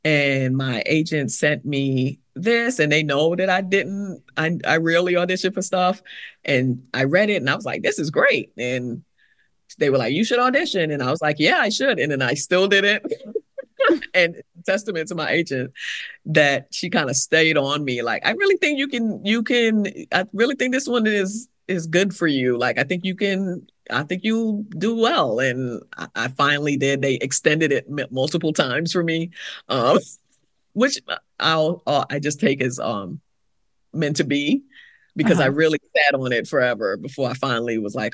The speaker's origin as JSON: {"language": "English", "country": "U.S. Virgin Islands", "tie": "born or raised there", "said": "I grew up in the Virgin Islands. I grew up, I have a big family. I have a lot of siblings."}